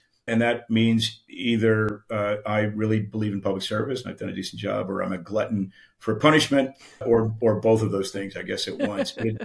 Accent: California, United States; because I'm from Orange County, I guess, and I'd won this very close election

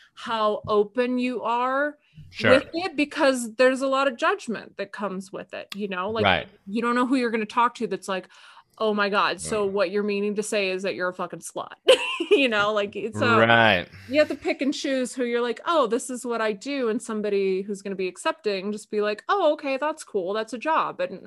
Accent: Las Vegas, Nevada, United States; I'm not from Tahoe originally. Actually, I am born and raised in Las Vegas.

